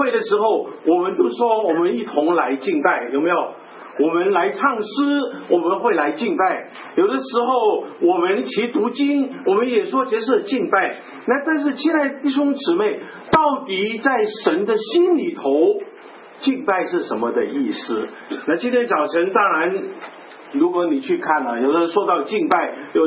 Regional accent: Hong Kong; 我从香港来，你知道香港每年过年的时候有个特别的景象

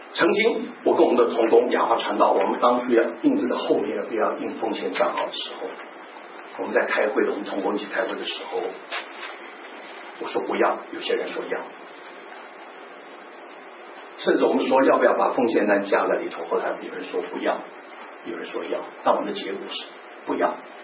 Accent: Kaohsiung, Taiwan; also born or lived in Vancouver, Canada; 我的家乡有两个，一个是高雄，一个是温哥华，目前我大部分的基地在高雄，少部分时间回到温哥华来。

